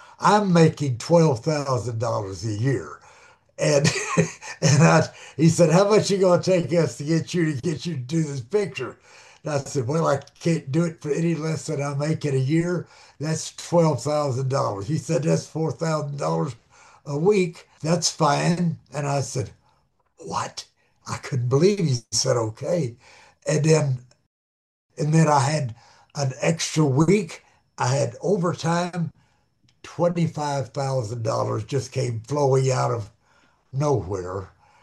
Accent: Dallas, Texas, United States; I'm from Dallas, Texas.

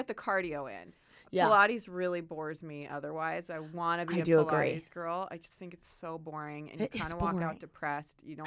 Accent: Midwest, United States; also born or lived in Chicago; I'm so glad I grew up in the Midwest. I love it.

